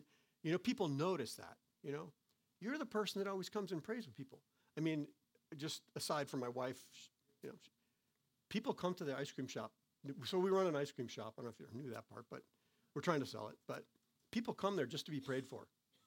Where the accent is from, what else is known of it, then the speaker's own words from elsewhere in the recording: Connecticut, United States; the church we grew up in, we came from Connecticut, and our church had just sent four families on the mission field.